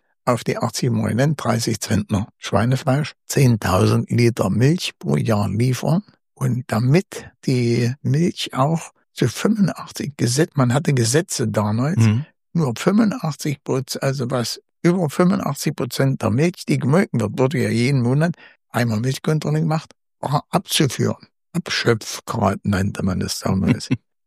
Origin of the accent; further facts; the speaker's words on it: Germerode, Hesse, Germany; Das heißt, ich bin in Germerode aufgewachsen. In Germerode gab es 22 Pferdegespanne und über 80 Kuhgespanne.